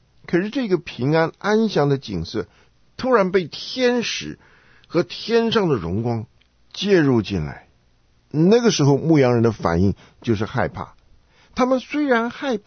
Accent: China; 那个清楚与熟悉的程度就好像我们中国人对于中国的某些传统一样

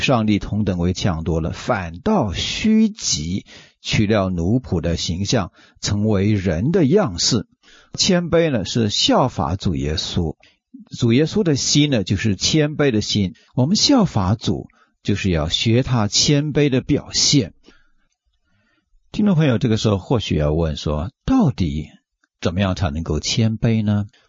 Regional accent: China; 甚至我们中国人也慢慢的向西方学习，向西方靠拢，喜欢表达自我。

